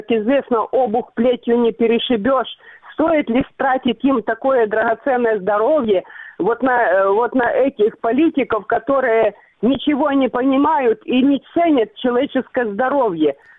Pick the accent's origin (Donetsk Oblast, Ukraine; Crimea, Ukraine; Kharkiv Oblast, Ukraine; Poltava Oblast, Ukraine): Crimea, Ukraine; Sudak; я из Крыма, из Судака.